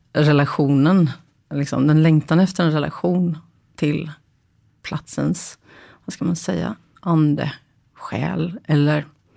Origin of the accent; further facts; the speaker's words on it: Gothenburg, Västra Götaland County, Sweden; jag kommer från Göteborg, jag har bott i Göteborg.